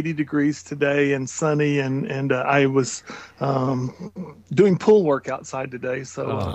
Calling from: Flower Mound, Texas, United States; I am actually sitting in my library in Flower Mound, Texas.

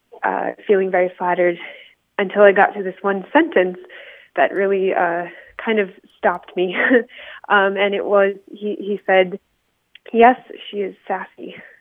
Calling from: Las Cruces, New Mexico, United States; I'm calling from Las Cruces, New Mexico.

